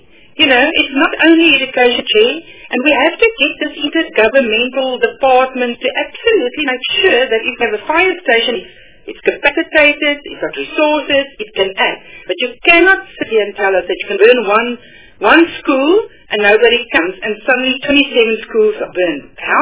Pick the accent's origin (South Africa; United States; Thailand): South Africa; Limpopo; I am from Limpopo